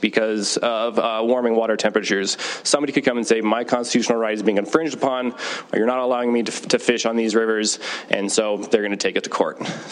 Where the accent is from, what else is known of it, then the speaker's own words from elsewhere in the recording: Helena, Montana, United States; I'm a fifth-generation Montanan. I'm a hunter fisher. I was born here in Helena